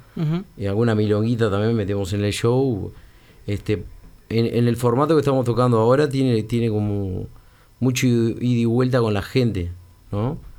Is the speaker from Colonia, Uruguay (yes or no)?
yes; Rosario, Colonia, Uruguay; moved away as an adult; Yo nací en una familia de músicos en Colonia. Me crié en Rosario, Colonia, hasta los 19 años, después me vine acá.